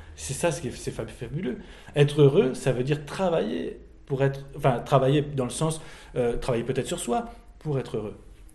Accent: Belgium; je suis belge d'origine

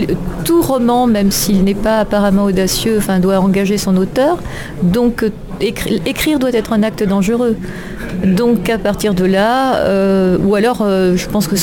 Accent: Occitanie, France; Eh bien, je suis originaire des Pyrénées-Orientales. J'ai beaucoup voyagé dans mon existence. J'y suis revenue maintenant.

